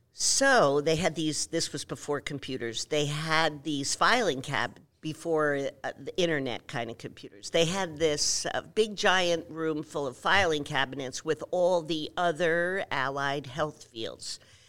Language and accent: English; New York, United States; also born or lived in New Jersey; I grew up on the East Coast, New York and New Jersey. Some people can still hear it in my accent.